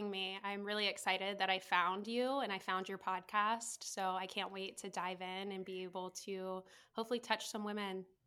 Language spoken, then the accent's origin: English; Virginia Beach, Virginia, United States; moved away as an adult; now in Minnesota, United States; I'm originally from Virginia Beach on the East Coast, and I've been in Minnesota for about 4.5 years now.